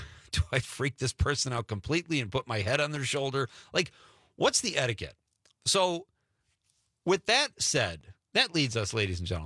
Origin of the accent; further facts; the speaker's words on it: Marinette, Wisconsin, United States; Growing up in Marinette, we had a dance every weekend.